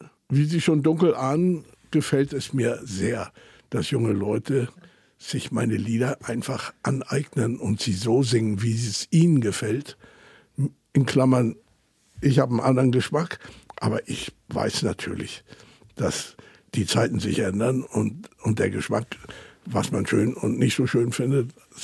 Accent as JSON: {"language": "German", "town": "Hammerbrook", "region": "Hamburg", "country": "Germany", "said": "Bei uns wurde platt gesprochen, also komme ich nicht aus Hamburg, sondern aus Hammerbrook."}